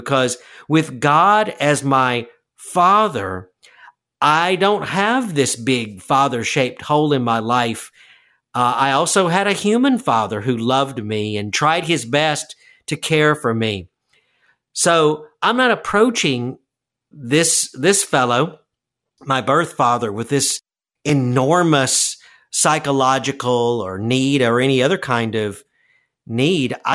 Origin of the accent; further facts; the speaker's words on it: New Orleans, Louisiana, United States; born there; I was born in New Orleans, and so I understood myself until just a couple of weeks ago as Cajun